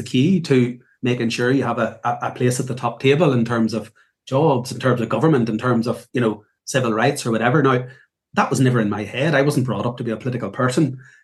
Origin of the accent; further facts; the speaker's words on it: Northern Ireland, United Kingdom; I come from Northern Ireland